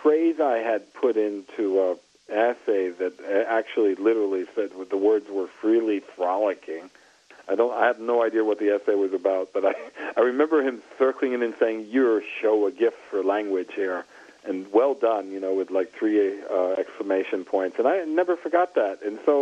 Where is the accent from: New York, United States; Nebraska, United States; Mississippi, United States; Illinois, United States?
New York, United States; New York City; the Cuban thing wasn't as important to a little kid growing up in New York, at least for my parents' generation